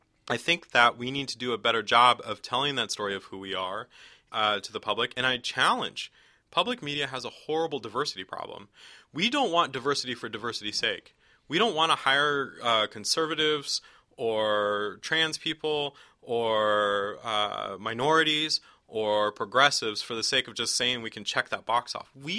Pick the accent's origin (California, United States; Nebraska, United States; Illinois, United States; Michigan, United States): California, United States; San Diego; I grew up in East County, San Diego, which is I grew up in a time before there was social media everywhere